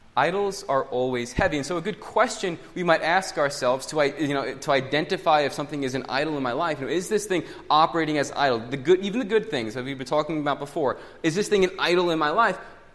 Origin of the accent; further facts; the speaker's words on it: New York, United States; I'm from New York, but I live in the suburbs out there